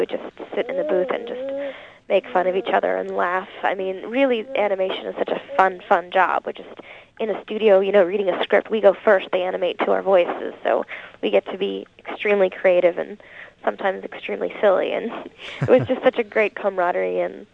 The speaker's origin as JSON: {"language": "English", "town": "Toronto", "region": "Ontario", "country": "Canada", "tie": "born or raised there", "lives_now": "Los Angeles, United States", "said": "I grew up in Toronto"}